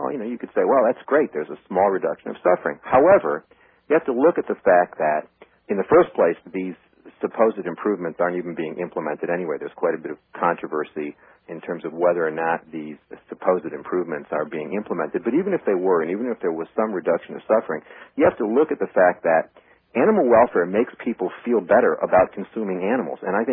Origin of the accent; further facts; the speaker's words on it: New York, United States; I'm a New Yorker. I can talk really fast.